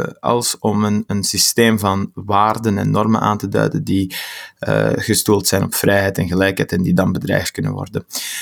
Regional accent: Vilvoorde, Flemish Brabant, Belgium; Ik ben afkomstig van Vilvoorde, de mooiste stad van Vlaanderen. En van achtergrond, met mijn ouders zijn afkomstig uit Marokko en ik ben islamitisch

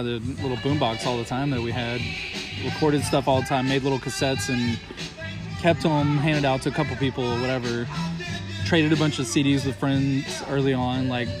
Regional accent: Houston, Texas, United States; I mean, I grew up in Houston.

